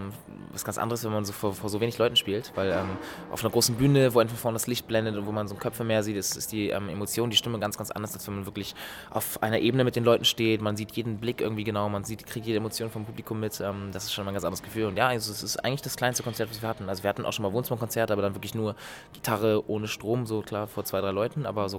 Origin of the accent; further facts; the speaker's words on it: North Germany, Germany; Ich habe in der Nähe vom Freizeitpark gewohnt, in meiner alten Heimat im Norden.